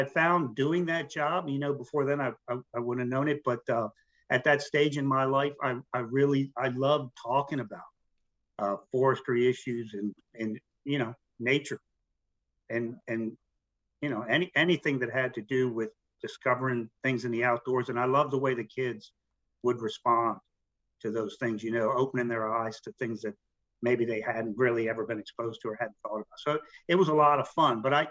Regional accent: Silver Spring, Maryland, United States; I grew up in Silver Spring, Maryland, so it was fairly urban area, suburban back then, but, you know, fairly urban.

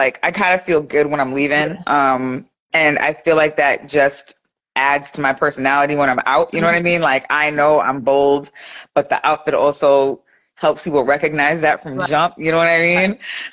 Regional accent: Ghana; I'm from Ghana. I love color.

